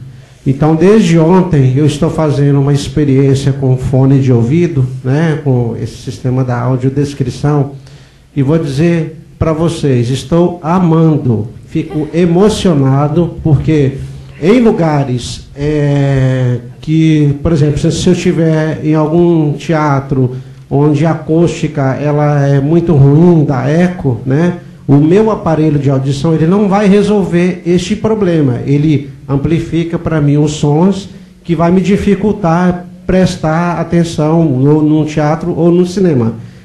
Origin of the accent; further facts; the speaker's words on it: Belo Horizonte, Minas Gerais, Brazil; eu sou de Belo Horizonte, Minas Gerais